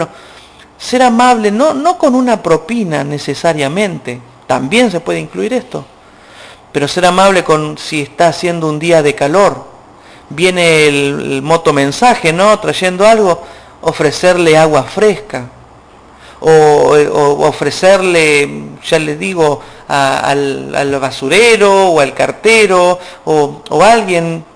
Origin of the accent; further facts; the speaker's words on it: Santa Fe, Argentina; Yo soy oriundo de Santa Fe